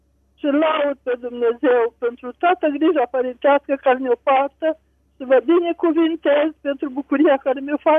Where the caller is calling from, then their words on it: Mintia, Hunedoara County, Romania; din Mintia, Hunedoara. La noi în biserică sunt baptistă